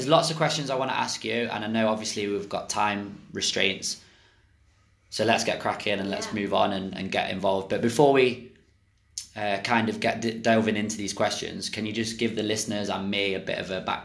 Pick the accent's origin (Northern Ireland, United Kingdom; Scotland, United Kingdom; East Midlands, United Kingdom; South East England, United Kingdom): East Midlands, United Kingdom; Nottingham; She lectures right here in my hometown of Nottingham in the United Kingdom at Nottingham Trent University